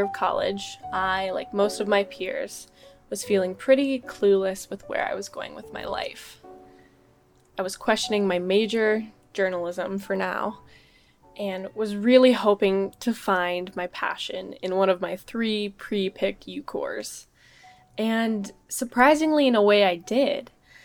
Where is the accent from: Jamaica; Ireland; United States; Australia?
United States; Idaho; born there; And I was adopted from Southern Idaho, the same state I currently live in, and know all of my biological family.